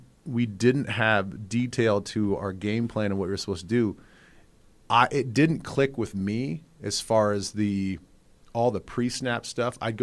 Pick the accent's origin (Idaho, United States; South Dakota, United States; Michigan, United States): South Dakota, United States; keep in mind, dude, I grew up in South Dakota. I didn't play tackle football until 7th grade.